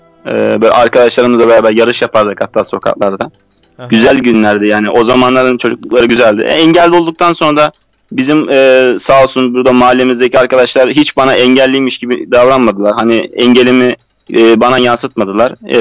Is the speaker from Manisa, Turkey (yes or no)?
yes; Soma, Manisa, Turkey; born there; Ben 1995 doğumluyum. Manisa Soma Uruzlar Köyü'nde dünyaya gelmişim.